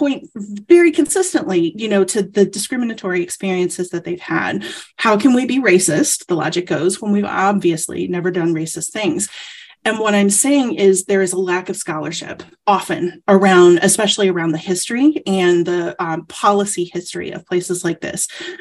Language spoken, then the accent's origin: English; the South, United States; I'm saying this as a Southerner who moved to the North